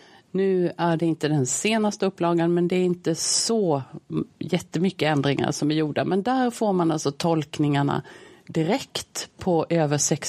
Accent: Småland, Sweden; som är typiskt för Småland där jag kommer ifrån.

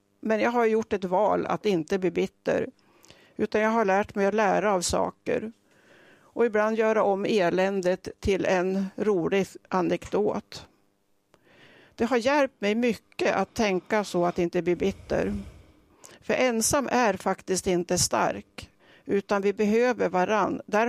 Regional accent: Trödje, Gävleborg County, Sweden; Jag växte upp i Trödje. Det var en liten by utanför Gävle. Var tryggt och bra.

